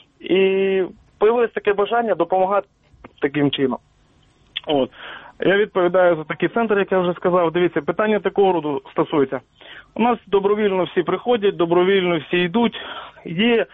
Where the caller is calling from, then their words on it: Kyiv, Ukraine; я з Києва